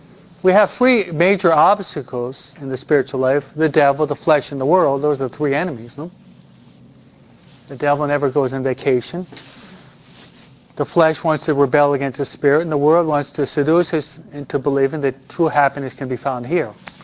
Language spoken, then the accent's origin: English; New York, United States; I'm a New Yorker.